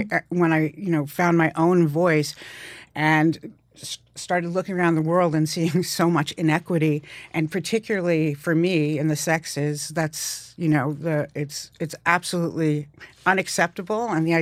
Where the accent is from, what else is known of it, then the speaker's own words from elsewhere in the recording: New York City, New York, United States; Well, I grew up in New York City, so